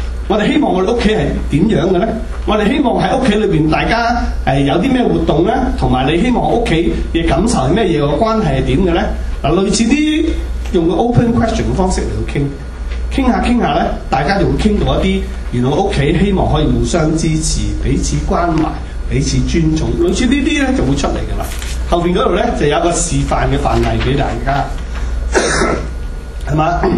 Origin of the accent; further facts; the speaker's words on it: China; 也都有一些我們中國人呢不講私隱的喎